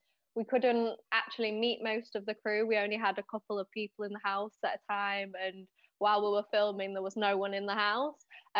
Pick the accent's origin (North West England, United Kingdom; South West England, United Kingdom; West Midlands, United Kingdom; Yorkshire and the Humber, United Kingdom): Yorkshire and the Humber, United Kingdom; Leeds; Yeah, Leeds.